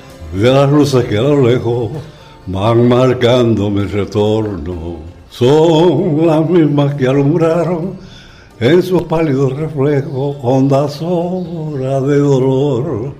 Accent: Roa, Cienfuegos, Cuba; Yo no quería dejar el terruño. Yo nací, me crié y me retiré en Roa.

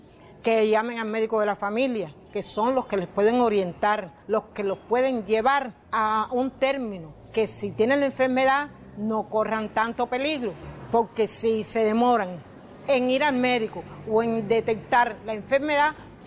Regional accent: Cuba; Al final somos cubanos todos.

